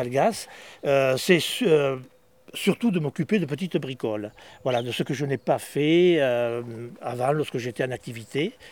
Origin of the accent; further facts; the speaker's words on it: Florac, Occitanie, France; J'ai commencé ma vie ici, je suis né à Florac. Et donc après, j'habite un petit mas qui s'appelle Fombonne, qui est perdu là dans les alentours.